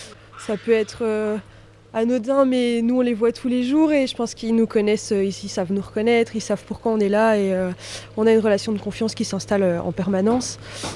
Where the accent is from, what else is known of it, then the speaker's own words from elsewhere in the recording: Belgium; Moi je viens de Belgique, j'ai fait mes études là-bas, donc en agronomie.